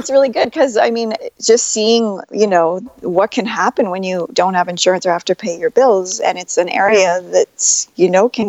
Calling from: Ontario, Canada; That's closer to the U.S. border, and we're up in the wooded area of Ontario.

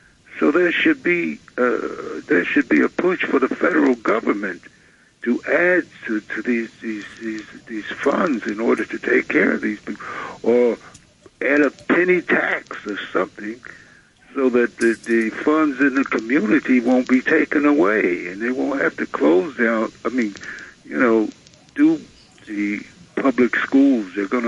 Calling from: Brooklyn, New York, United States; Hey, I'm calling from Brooklyn.

